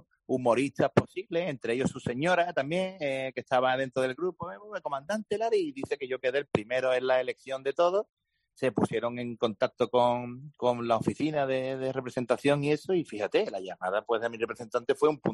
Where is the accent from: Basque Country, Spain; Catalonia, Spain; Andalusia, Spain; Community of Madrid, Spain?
Andalusia, Spain; Jerez; me gusta mucho ver las procesiones de mi pueblo, no soy de ninguna hermandad, pero... Me gusta ver el espectáculo de la Semana Santa, me encanta. A mí todo lo que conlleva el ambientazo que se forma aquí en Jerez